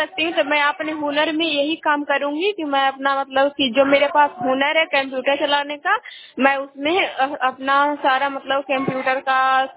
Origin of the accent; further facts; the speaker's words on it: Hilsa, Bihar, India; मैं कुर्मिया विभाग की रहने वाली हूँ, हिलसा मेरा मतलब पड़ता है और नालंदा जिला के हूँ।